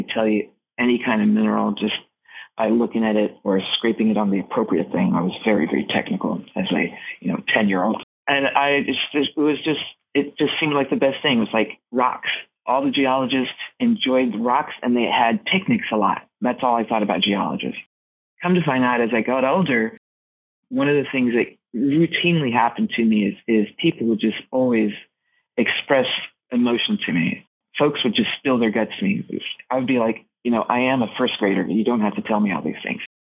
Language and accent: English; Oklahoma, United States; But I grew up in Oklahoma, and it just seemed like something that someone would do.